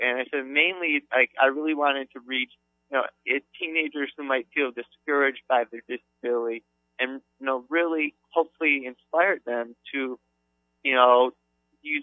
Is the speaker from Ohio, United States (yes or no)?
yes; Cleveland, Ohio, United States; growing up, I was from the Cleveland area, so I was a big fan of the Cleveland Indians